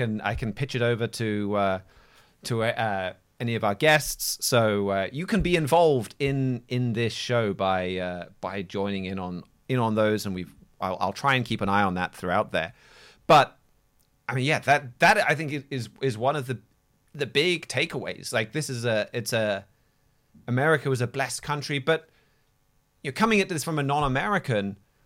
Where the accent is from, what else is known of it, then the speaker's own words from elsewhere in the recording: United Kingdom; now in United States; Certainly coming as a British person, I did not vote